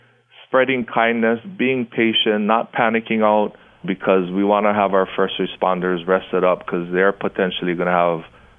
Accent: United States; You can tell I'm American because I'm the only type of person that's going to get that excited about roads.

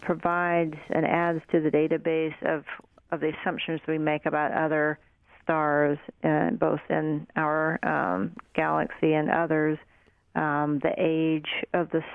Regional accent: Carthage, Missouri, United States

